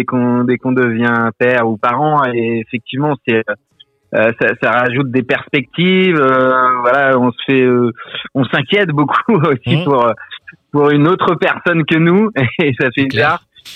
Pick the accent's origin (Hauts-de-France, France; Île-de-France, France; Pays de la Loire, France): Île-de-France, France; Paris; moi j'ai grandi à Paris et puis je suis descendu de Paris